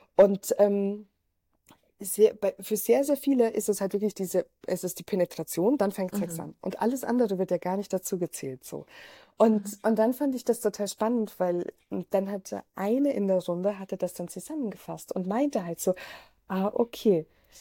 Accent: Austria; also ich bin ja in Österreich zur Schule gegangen

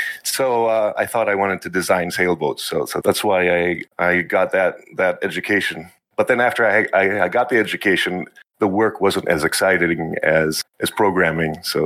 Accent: Greece; also born or lived in London, United Kingdom / Boston, United States; now in Maryland, United States; I grew up in Greece. I was born in London, England. So most of my family is still in Greece. I spend a lot of time in Boston, but now we're here in Maryland.

